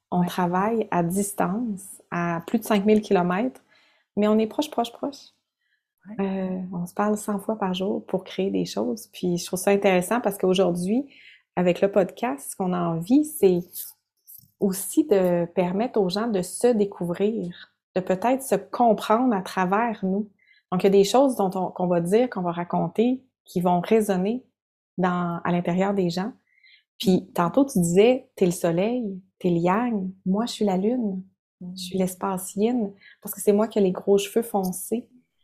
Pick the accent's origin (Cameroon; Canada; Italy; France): Canada; Quebec City, Quebec; Et donc, moi, j'ai grandi à Québec. J'ai grandi avec ma mère, principalement avec mon frère.